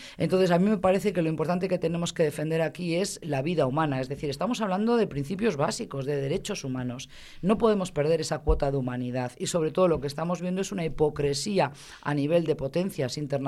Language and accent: Spanish; Arrasate, Basque Country, Spain; also born or lived in Vitoria-Gasteiz / Montevideo; yo soy de Arrasate, nací en Gasteiz, como mucha gente de Arrasate, pero bueno, hace poquito que he regresado a Euskadi, prácticamente 2 años. Estaba residiendo en Montevideo, en la capital de Uruguay